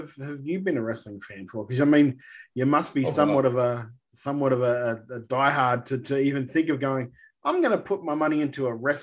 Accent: Adelaide, South Australia, Australia; Like I had my boss, because I grew up in Adelaide.

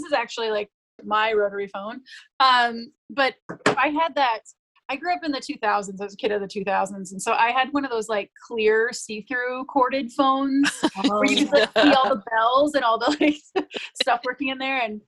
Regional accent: Minneapolis, Minnesota, United States; And I'm from Minneapolis, which is a little bit more populated.

